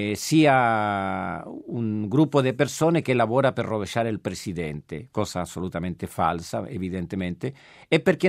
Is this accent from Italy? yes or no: no; Chile; Io sono cileno, ho vissuto il periodo del golpe militare in Cile